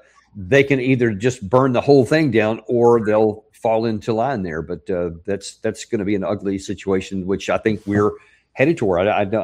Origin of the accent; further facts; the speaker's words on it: United States; But what really irks me, just as an American